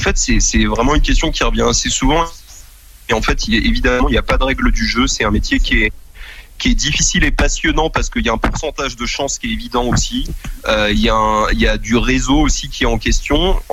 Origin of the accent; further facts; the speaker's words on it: Trélazé, Pays de la Loire, France; also born or lived in Angers; je suis vraiment originaire d'Angers. J'ai grandi à Trélazé. Mes parents sont venus travailler à Trélazé dans les mines d'Ardoise.